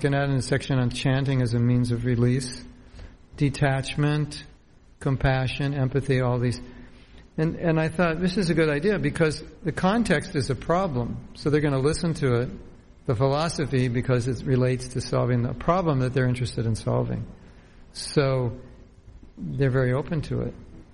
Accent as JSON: {"language": "English", "country": "United States", "said": "we're American grihastas trying to, you know, pay our bills."}